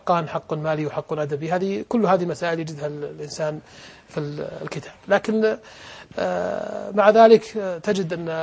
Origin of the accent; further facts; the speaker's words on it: Saudi Arabia; عندنا في السعودية